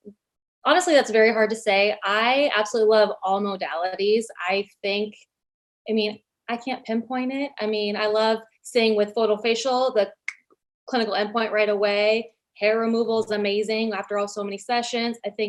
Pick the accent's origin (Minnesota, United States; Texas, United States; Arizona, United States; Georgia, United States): Arizona, United States; Scottsdale; I am from Scottsdale, Arizona.